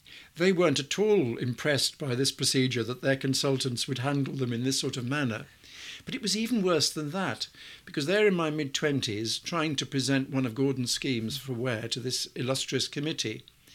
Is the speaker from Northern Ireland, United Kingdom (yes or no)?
no; Wales, United Kingdom; Now, being a Welshman, yeah.